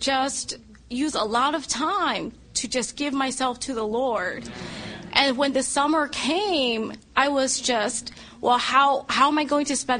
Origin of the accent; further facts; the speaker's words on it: Ann Arbor, Michigan, United States; I'm from Ann Arbor, Michigan. The University of Michigan campus is there.